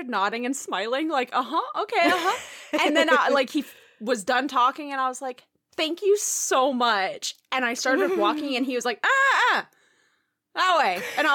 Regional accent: California, United States; If you've never been to Lafayette, Louisiana, especially if you are like I was from Southern California.

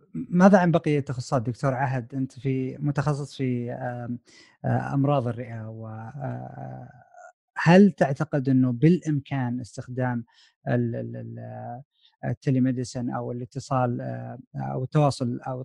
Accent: Saudi Arabia; now in United States; حنا كطلاب سعوديين هنا في أمريكا ممنوع علينا أن نأخذ مواد أونلاين إلا بإذن

